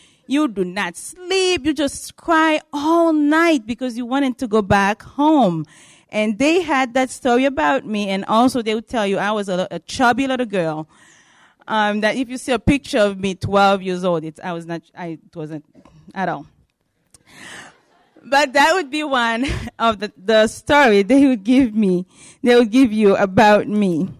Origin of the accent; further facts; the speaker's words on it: Haiti; English is a second language; My accent always give me away that I'm not from here. I am from Haiti, and I speak Creole and French. So it's good. My French is coming down, but I'm trying to get that back. So I grew up in a children's home in Haiti